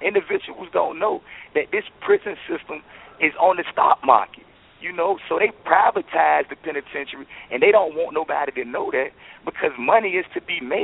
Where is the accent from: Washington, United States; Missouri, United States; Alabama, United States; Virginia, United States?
Virginia, United States; Portsmouth; Of course. I'm from Portsmouth. You know, it said Portsmouth got one of the worst school systems in Virginia.